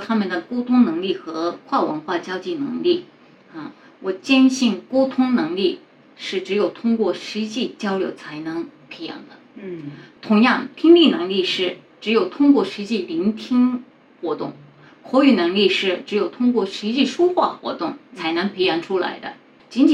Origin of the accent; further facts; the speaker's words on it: Kansai, Japan; accent: Kansai dialect; first language Japanese; Chinese is a second language; 日语中虽然也有一些地方方言，比如说我真正的母语是关西话，看这边。